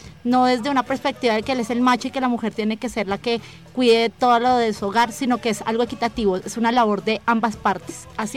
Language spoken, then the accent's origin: Spanish; Colombia; born there; Yo nací en Colombia, nací en un país latinoamericano donde vienen con unas costumbres bastante patriarcales